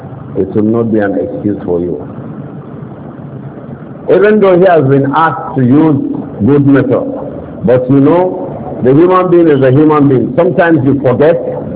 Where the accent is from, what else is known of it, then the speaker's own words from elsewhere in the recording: Nigeria; Because I came all the way from Nigeria, so I know what I came to do.